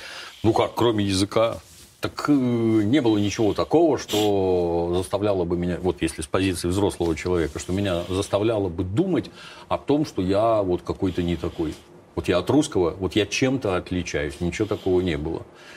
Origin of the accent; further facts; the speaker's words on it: Kropyvnytskyi, Kirovohrad Oblast, Ukraine; А в городе Кропивницком, откуда я родом, да.